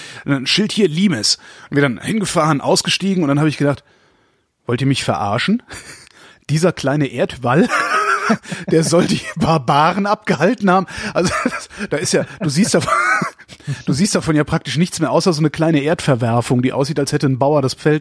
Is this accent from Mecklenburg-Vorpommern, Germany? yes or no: no; North Rhine-Westphalia, Germany; also ich bin ja in der Nähe von Köln aufgewachsen